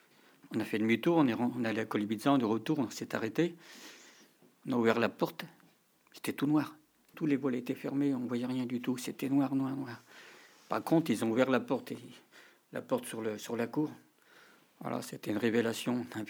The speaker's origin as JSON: {"language": "French", "town": "Besançon", "region": "Bourgogne-Franche-Comté", "country": "France", "tie": "born there", "said": "j'ai 67 ans. Je suis né à Besançon. Après Besançon, c'était Bistrista. Et Bistrista, Libézilé."}